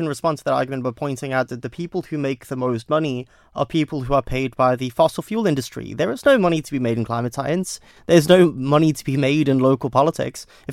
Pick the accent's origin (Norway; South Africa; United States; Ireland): South Africa; So in my home country of South Africa